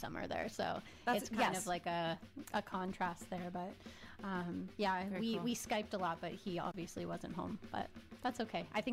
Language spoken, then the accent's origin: English; London, United Kingdom; because I'm from London